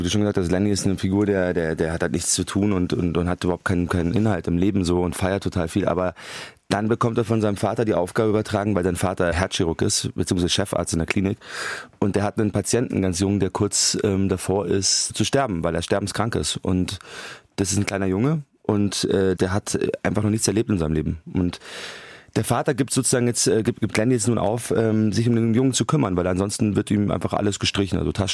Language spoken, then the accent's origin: German; Munich, Bavaria, Germany; ich bin in München aufgewachsen